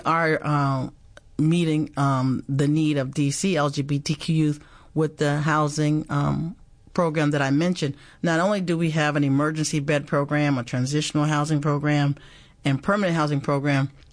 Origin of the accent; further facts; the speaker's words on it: Maryland, United States; I grew up in Maryland. I went to college at Spelman in Atlanta. And then I came back and worked in D.C. and I worked in the entire region.